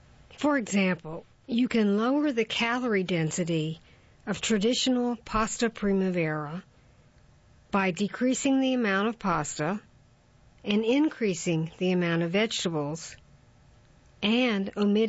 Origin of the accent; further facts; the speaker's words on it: Lausanne, Vaud, Switzerland; Where I grew up in Lausanne, Switzerland, physical education was mandatory.